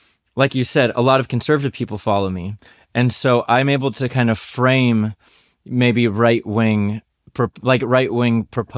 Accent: Florida, United States; I mean, I'm from Central Florida, so I have friends across the political spectrum.

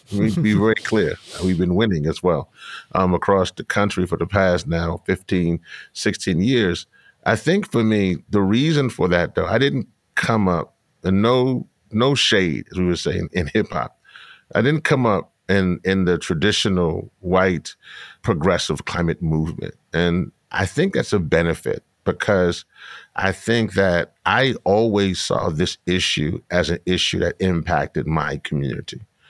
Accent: Louisiana, United States; He's from Boston. I am from Louisiana. He is from one world. I am from another world.

